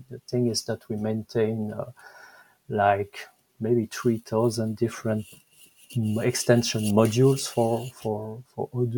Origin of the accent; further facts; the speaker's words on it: Belgium; accent: French; English is a second language; So I'm Belgian, and maybe my French accent is showing